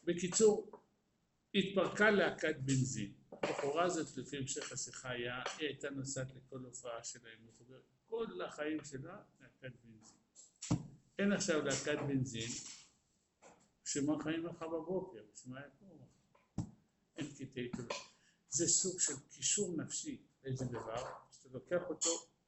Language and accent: Hebrew; Netanya, Central District, Israel; אני גדלתי בנתניה.